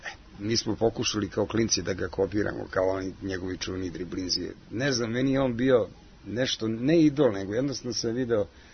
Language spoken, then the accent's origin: Serbian; Belgrade, Serbia; Ja sam odrastao u paviljonima u Novom Beogradu, znači to je 27. paviljon, čuvena Luje Adamića ulica